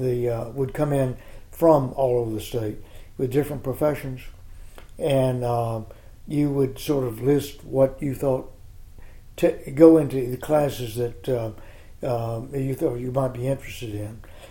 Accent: Asheboro, North Carolina, United States; I'm from Ashboro, which is down below Greensboro in Randolph County. And I graduated from high school in 1951.

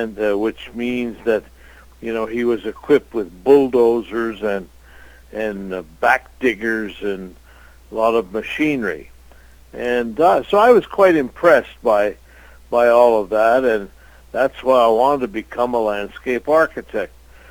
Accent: Montreal, Quebec, Canada; Well, I grew up in Montreal, and of course my father was a landscape contractor, a very well-known contractor, landscape contractor

